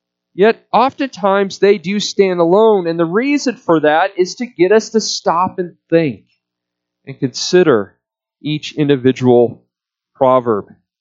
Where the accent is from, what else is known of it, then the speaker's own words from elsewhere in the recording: Omaha, Nebraska, United States; I still think about the company that was based out of my hometown of Omaha, Enron.